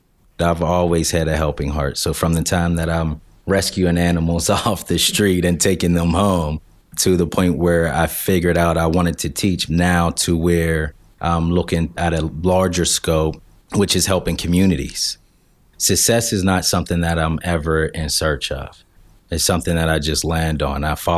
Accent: Wilkinsburg, Pennsylvania, United States; When I was growing up in Wilkinsburg, you hear, you know, you don't know where a stray bullet's going to come from.

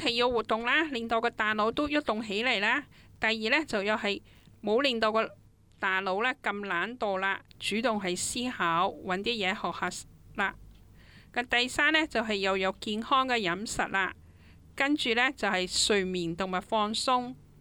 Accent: Hong Kong

